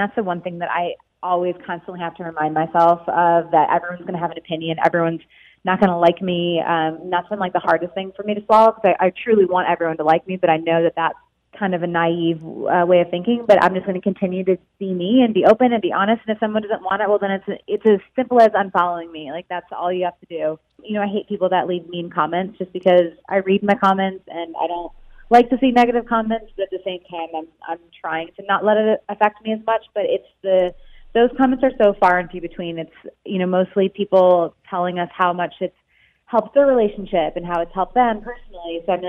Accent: Michigan, United States; the upbringing that I was raised with in Michigan, just being outside and riding my bike to my friend's house and just having more of the Midwest lifestyle.

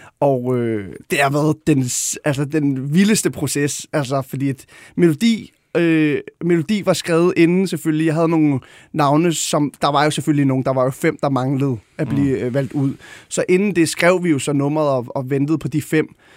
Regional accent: Gladsaxe, Capital Region of Denmark, Denmark; Jeg voksede op ude i Høje Gladsaxe, et socialt boligområde

